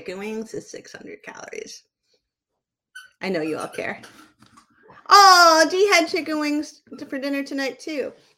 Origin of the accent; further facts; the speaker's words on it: New England, United States; I was born in New England, where the spiciest thing growing up was like